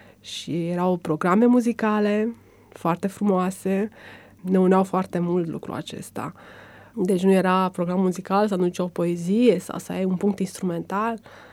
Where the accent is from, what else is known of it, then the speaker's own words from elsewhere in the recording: Câmpina, Prahova, Romania; În Câmpina.